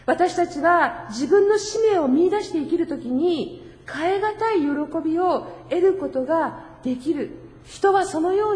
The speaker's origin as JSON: {"language": "Japanese", "region": "Kanagawa", "country": "Japan", "said": "私の実家、神奈川の実家の隣町で"}